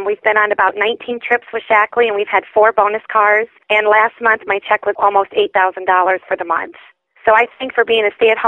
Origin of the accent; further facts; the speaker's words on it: Wheatfield, Indiana, United States; We live in a farming community, so I've been born and raised in Wheatfield, Indiana.